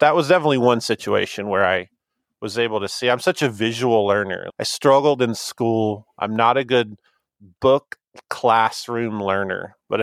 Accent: Alabama, United States; Because I grew up in Northwest Alabama in a really small kind of rural farming area.

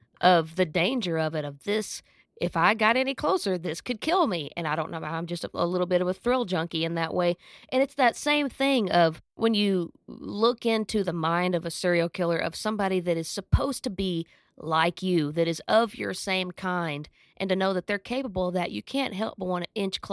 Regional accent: Oklahoma, United States; It's kind of like you and I grew up in Southeast Oklahoma, and so we had copperheads.

